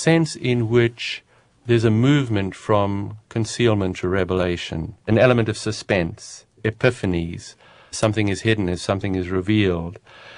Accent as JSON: {"language": "English", "country": "South Africa", "tie": "born or raised there", "said": "one of the peculiarities of growing up in South Africa, and there were many, was that television was banned until the late 70s"}